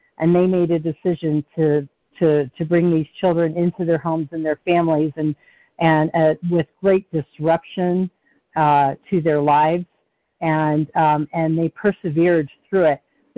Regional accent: Nacogdoches, Texas, United States; which there were a lot of impoverished little communities around where I grew up in Nacogdoches, Texas.

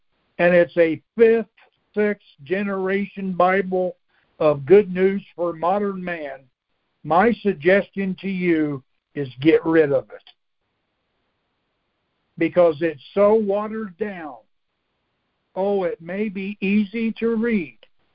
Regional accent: Marion, United States; My hometown, Beth's and I's, back, I don't know what it was, 12, 15 years ago, we had a mayor of Marion

